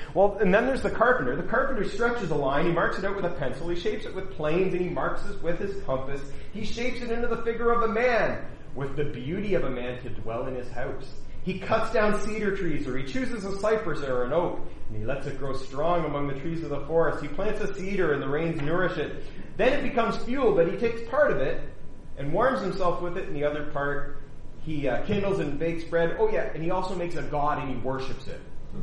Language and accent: English; Canada; But as a Canadian, I've been watching the medal counts go up and up for Canadians.